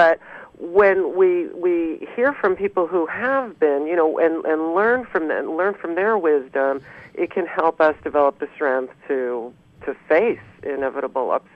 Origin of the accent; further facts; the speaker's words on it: Brooklyn, New York, United States; now in California, United States; I'm originally from New York, from Brooklyn.